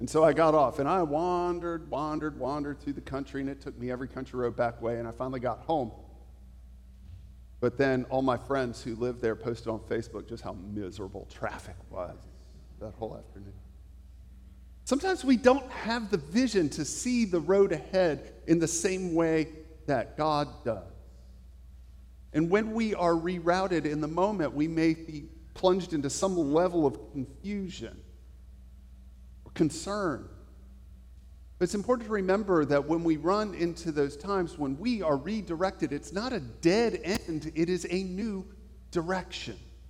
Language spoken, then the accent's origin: English; Fredericksburg, Virginia, United States; North of Richmond, on the Interstate 95, on the way to D.C., run about my hometown in Fredericksburg, you just hit the brakes.